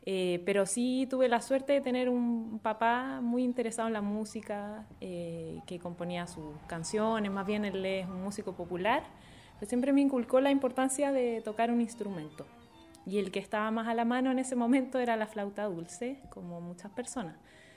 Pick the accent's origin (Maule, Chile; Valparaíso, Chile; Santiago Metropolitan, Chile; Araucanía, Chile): Valparaíso, Chile; Viña del Mar; Venía, bueno, yo soy de Viña del Mar, viajaba cada cierto tiempo a tomar clases bastante extensas